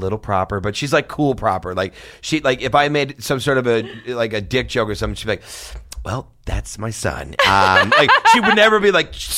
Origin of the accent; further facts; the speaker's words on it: St. Louis, Missouri, United States; St. Louis, Missouri.